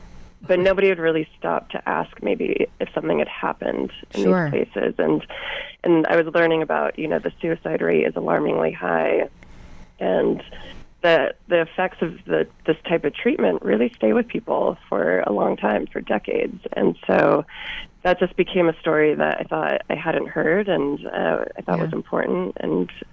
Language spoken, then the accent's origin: English; Phoenix, Arizona, United States; So I grew up in Phoenix, Arizona, and as a teenager, a lot of kids from my high school were sent to these programs